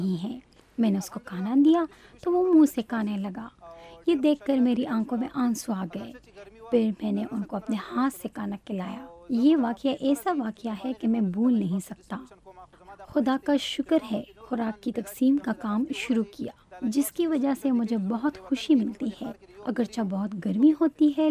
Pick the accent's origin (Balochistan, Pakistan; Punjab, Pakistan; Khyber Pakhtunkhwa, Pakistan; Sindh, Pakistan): Khyber Pakhtunkhwa, Pakistan; Peshawar; میں پشاور کا رہنے والا ہوں، ویسے تو میں فل ٹائم نوکری کرتا ہوں، لیکن ہفتے اور اتوار کے دن میں فارغ ہوتا ہوں